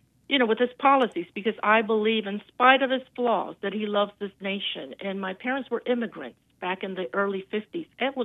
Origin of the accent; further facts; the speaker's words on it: North Carolina, United States; I wanted to make a comment. I'm from North Carolina.